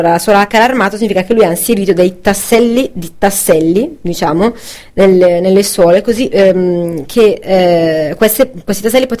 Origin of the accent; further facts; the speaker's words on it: Albizzate, Lombardy, Italy; ad Albizzate, nel mio piccolo villaggio natale.